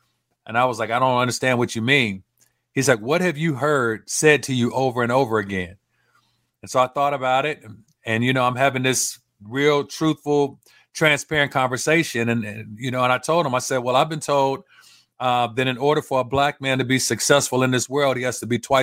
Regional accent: Los Angeles, California, United States; And I can remember that growing up in South Central LA, there were certain blocks that I walked up and then certain blocks that I could walk back.

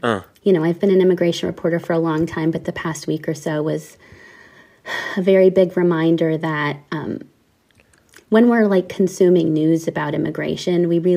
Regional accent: United States; even as an American citizen with lots of privileges.

